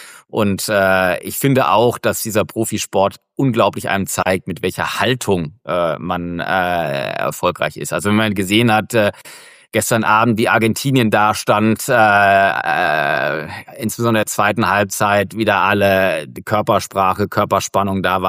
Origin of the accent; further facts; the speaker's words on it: Karlsruhe, Baden-Württemberg, Germany; ich komme aus so einer Ecke, ich komme ja aus Karlsruhe, das ist direkt am Elsass dran